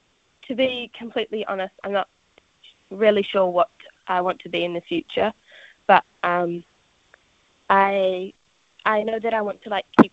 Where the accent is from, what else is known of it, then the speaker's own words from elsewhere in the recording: Bay of Plenty, New Zealand; So I'm from the Ngāti Rangi tribe, based in Matutana Island, from around Tauranga.